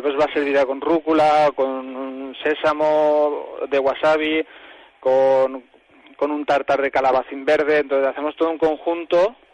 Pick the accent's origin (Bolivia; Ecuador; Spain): Spain; Valencian Community; yo defiendo de que yo soy valenciano